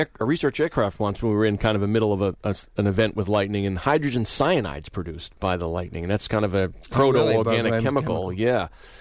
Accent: New England, United States; Yeah, I would, you know, I grew up in New England, and a lot of times you'd get two forecasts of wind almost all the time.

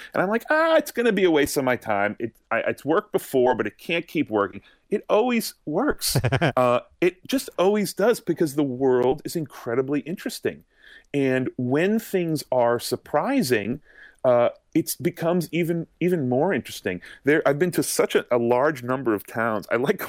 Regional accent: Massachusetts, United States; I'm from Massachusetts, so I've actually been on a tour like that.

